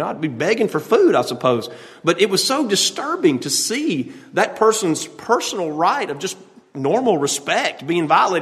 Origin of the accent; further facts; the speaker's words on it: United States; I'm an American. I demand respect.